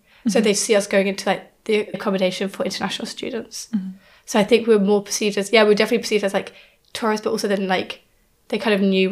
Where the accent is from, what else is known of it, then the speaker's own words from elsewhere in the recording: Maastricht, Limburg, Netherlands; we're students from the Netherlands, from Maastricht